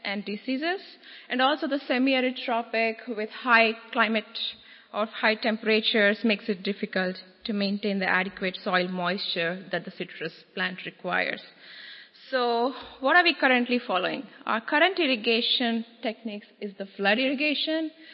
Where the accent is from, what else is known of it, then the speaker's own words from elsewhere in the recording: Texas, United States; we are from the South Texas area of the South Texas area, which is located very near to the Rio Grande Valley.